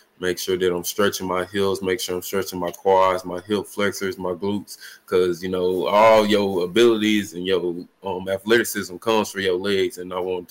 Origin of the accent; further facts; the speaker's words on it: Jackson, Mississippi, United States; I'm going to be right here in my hometown, Jackson, Mississippi.